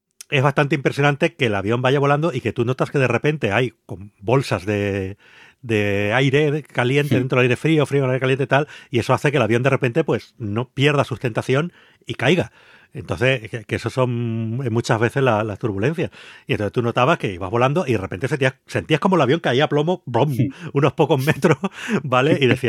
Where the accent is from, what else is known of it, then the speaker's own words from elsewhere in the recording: Canary Islands, Spain; A ver, yo es que soy canario.